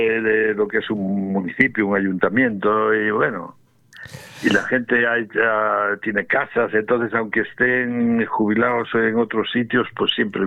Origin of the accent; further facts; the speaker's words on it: Fabero, Castile and León, Spain; yo me acuerdo que Favero, mi pueblo, es un pueblo de una cuenca minera